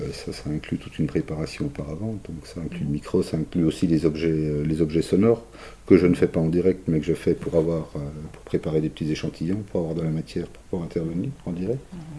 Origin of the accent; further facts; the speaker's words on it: Besançon, Bourgogne-Franche-Comté, France; parce que moi je suis pas de Belfort, je suis de Besançon.